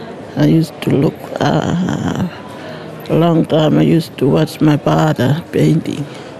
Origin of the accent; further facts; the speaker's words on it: Papunya, Northern Territory, Australia; first language Luritja; English is a second language; I'm from Papunya.